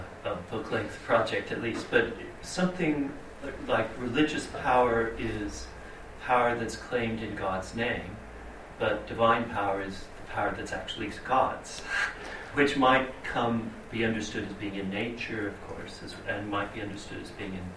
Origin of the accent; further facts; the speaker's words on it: New York, United States; from New York.